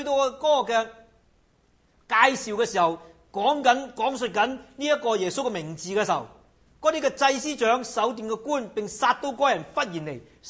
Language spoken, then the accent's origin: Chinese; Macau; 若果你是永久居民好像我这样，我澳门来的，就即是小乡下出来